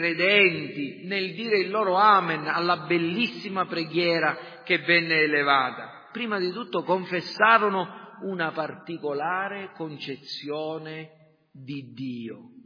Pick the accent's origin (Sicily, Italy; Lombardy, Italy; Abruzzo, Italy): Sicily, Italy; parla l'italiano perfino più correttamente di noi che siamo siciliani